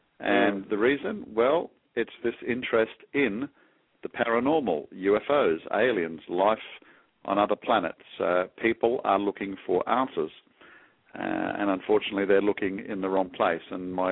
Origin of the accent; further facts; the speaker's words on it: Australia; moved away as an adult; now in United States; As your listeners can hear, I'm not from America. I'm actually Australian, and I moved over to head up the U.S. office about 2 years ago.